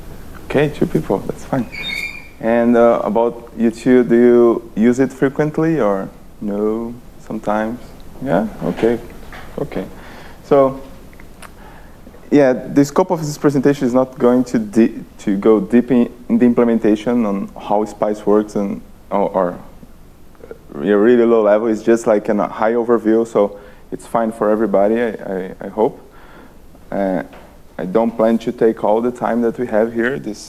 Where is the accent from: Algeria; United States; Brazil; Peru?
Brazil; now in Czech Republic; I was born and raised in Brazil, sunny Brazil, and I came all the way to Czech Republic to work on this project for Red Hat. It's been almost 3 years now